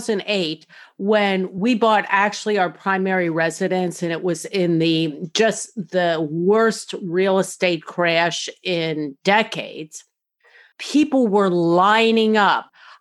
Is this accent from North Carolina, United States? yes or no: no; Cincinnati, Ohio, United States; Okay, first of all, I'm from Cincinnati.